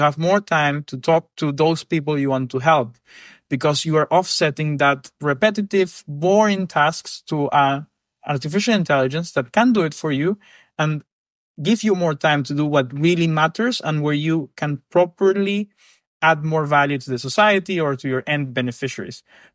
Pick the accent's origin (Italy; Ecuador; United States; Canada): Ecuador; I come from Ecuador, which is a country that does not necessarily have a lot of money.